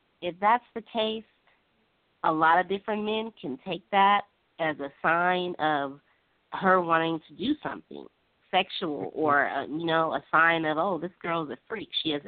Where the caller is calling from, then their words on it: Sacramento, California, United States; From Sacramento, California.